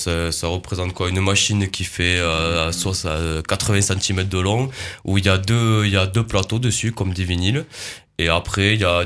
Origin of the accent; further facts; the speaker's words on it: Lisle-sur-Tarn, Occitanie, France; Moi, je viens de Tarn, d'une petite commune de Lille-sur-Tarn.